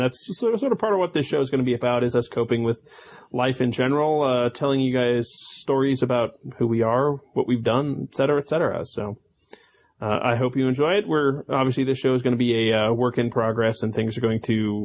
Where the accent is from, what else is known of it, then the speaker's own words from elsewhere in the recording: Midwest, United States; So, the Overland Park, Olathe, Gardner area. I'm very much from the Midwest.